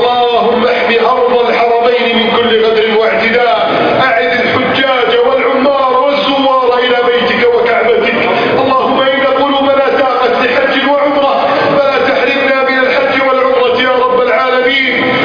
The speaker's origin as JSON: {"language": "Arabic", "country": "Egypt", "said": "واجعل بلدنا مصر"}